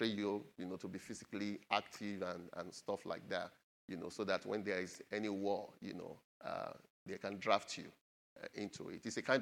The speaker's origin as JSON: {"language": "English", "country": "Nigeria", "said": "the government of my home country, Nigeria."}